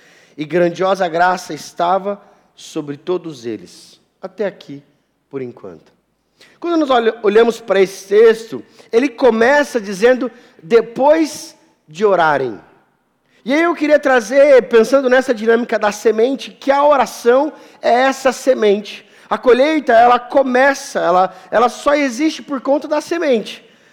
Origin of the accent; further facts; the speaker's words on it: Mato Grosso do Sul, Brazil; Eu sou lá do interior do Mato Grosso do Sul, então essa memória me vem muito claro desses lugares de muita plantação, perto da cidade lá, muita cana, muita soja, muito café, enfim.